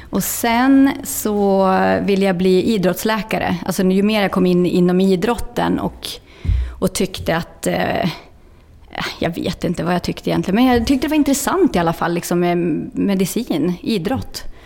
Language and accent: Swedish; Ånge, Västernorrland County, Sweden; also born or lived in Östersund; Men min pappa tyckte att jag inte skulle växa upp i en storstad. Så vi flyttade till Ånge där han hade vuxit upp. Det är 10 mil ifrån Östersund. Så jag har ju liksom dubbelt medborgarskap, surjämte klyktattare, alltså Jämtland Medelpad.